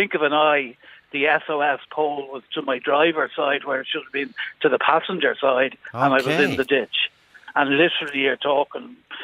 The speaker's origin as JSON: {"language": "English", "town": "Dublin", "region": "Leinster", "country": "Ireland", "said": "I'm from Dublin."}